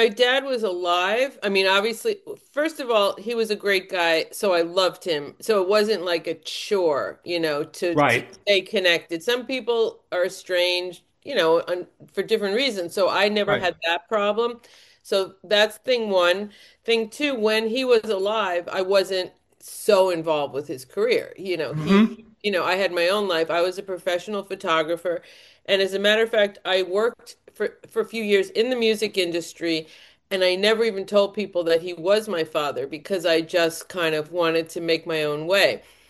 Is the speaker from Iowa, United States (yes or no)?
no; Brooklyn, New York, United States; born there; Well, I was born in Williamsburg in the apartment. My father got the apartment that his parents moved out of.